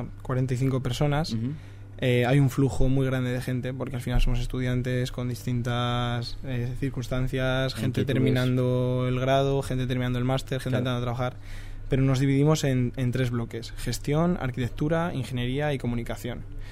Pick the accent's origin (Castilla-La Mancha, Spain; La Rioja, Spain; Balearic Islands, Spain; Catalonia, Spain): La Rioja, Spain; Logroño; also born or lived in Madrid; now in Valencia, Spain; Sí. Bueno, yo soy de Logroño, pero estudié la carrera en Madrid.